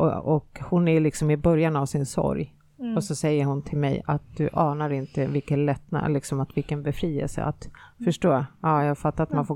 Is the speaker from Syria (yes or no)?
no; Finland; vi är finnar, både du och Linda.